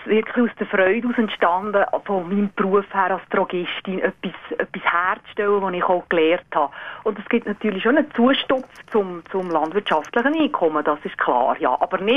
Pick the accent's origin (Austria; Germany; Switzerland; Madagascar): Switzerland; Flüeli, Obwalden; ich bin ja nicht in der Stadt aufgewachsen. Ich bin auch im Flüeli aufgewachsen, aber einfach nicht von einem Bauernhof gekommen.